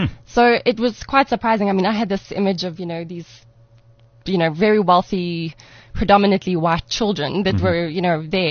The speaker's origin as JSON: {"language": "English", "country": "South Africa", "tie": "born or raised there", "moved": "as an adult", "lives_now": "United States", "said": "I am a South African girl, born and raised, and moved to the States about 10 years ago."}